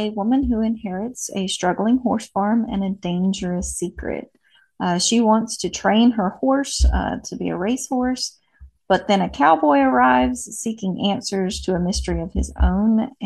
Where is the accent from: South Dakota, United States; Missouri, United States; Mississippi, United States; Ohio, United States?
Mississippi, United States; born there; Well, I was born in Mississippi, and then my mother was in the military, so we moved around a whole lot during my school years.